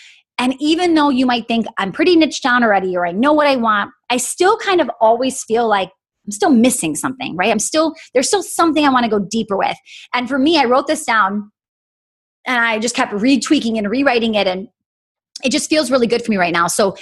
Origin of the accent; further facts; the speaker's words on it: Wisconsin, United States; I was like, oh, I'm from Wisconsin. It's like, people think that's the same thing because we're Midwest, right?